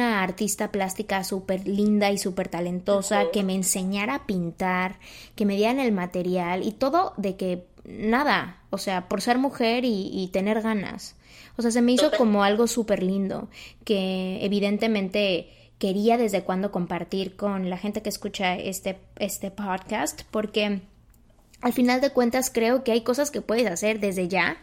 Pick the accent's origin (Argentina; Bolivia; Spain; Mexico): Mexico; la verdad en mi país, en México, yo había asistido a un par de grupos de mujeres